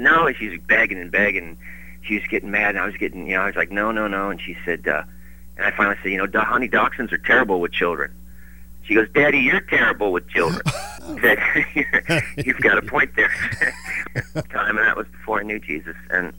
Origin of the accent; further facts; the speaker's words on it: New Jersey, United States; Down south, I'm from Jersey, whatever.